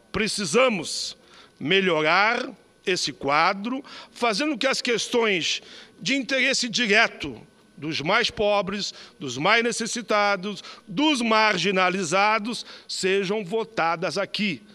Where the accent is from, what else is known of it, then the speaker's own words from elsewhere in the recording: Rio Grande do Sul, Brazil; Eu, naturalmente, como gaúcho paraibano, disse lá que voltava àquela capital com muita alegria, pois recebia, há um ano e meio atrás, o título de cidadão paraibano.